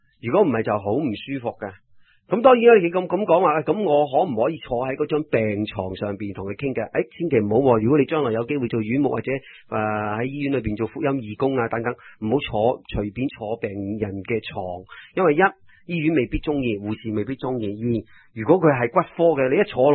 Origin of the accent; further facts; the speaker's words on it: Guangdong, China; 我哋广东人最好讲嘅一句说话就是执生